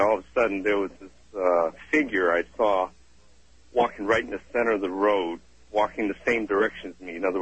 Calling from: Oakland, California, United States; I'm calling from Oakland.

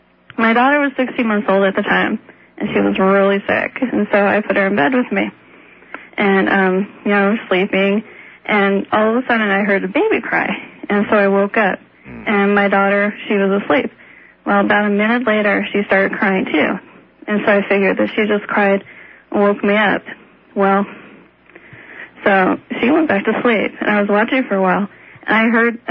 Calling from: Burley, Idaho, United States; Okay, cool. … from Burley, Idaho.

